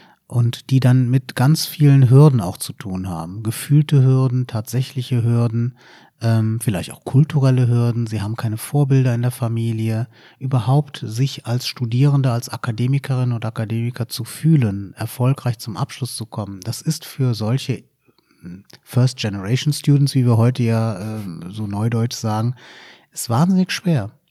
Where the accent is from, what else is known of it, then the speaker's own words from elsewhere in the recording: Düren, North Rhine-Westphalia, Germany; born there; Also ich bin in Düren bei Aachen geboren